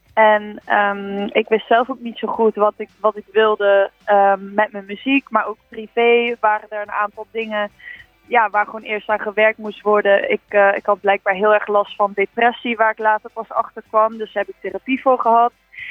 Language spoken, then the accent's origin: Dutch; North Brabant, Netherlands; En ik kom dus oorspronkelijk uit Brabant en daar heb je natuurlijk carnaval.